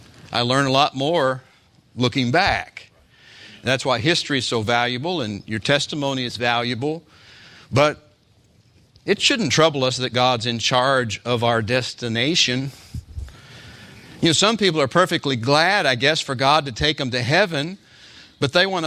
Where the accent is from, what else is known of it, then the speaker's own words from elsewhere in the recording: United States; born there; And I'm thinking, here I was born in America.